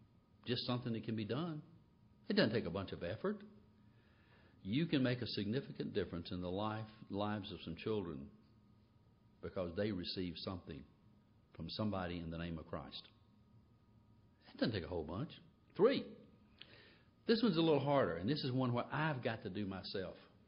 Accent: Kosciusko, Mississippi, United States; born there; There's something about seeing that little house where I was born in Kosciuszko that sort of puts me in touch with reality.

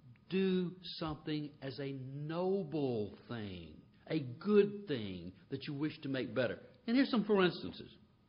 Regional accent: Kosciusko, Mississippi, United States; born there; There's something about seeing that little house where I was born in Kosciuszko that sort of puts me in touch with reality.

